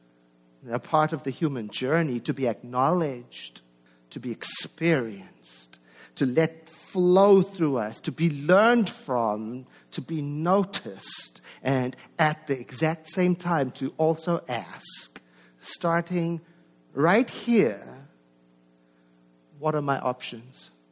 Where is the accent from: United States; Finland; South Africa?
South Africa; born there; I was born in South Africa in 1961.